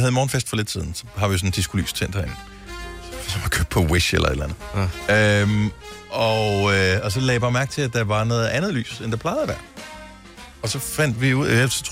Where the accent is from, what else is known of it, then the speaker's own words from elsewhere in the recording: Bogense, Region of Southern Denmark, Denmark; jeg er opvokset i Bogense på Nordfyn